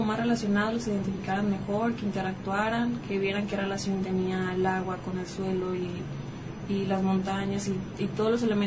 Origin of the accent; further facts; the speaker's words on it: Atenguillo, Jalisco, Mexico; soy del municipio de Atenguillo, de la localidad de Los Volcanes.